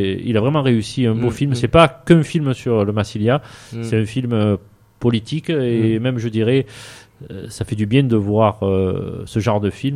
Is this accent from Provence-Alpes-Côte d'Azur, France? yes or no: yes; Marseille, Provence-Alpes-Côte d'Azur, France; moi je suis originaire de Marseille, donc je suis venu pour bosser dans le coin.